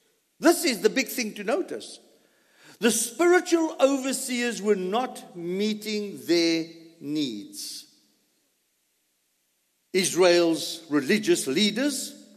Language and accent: English; South Africa; Growing up in South Africa and going to one of the greatest national parks in the country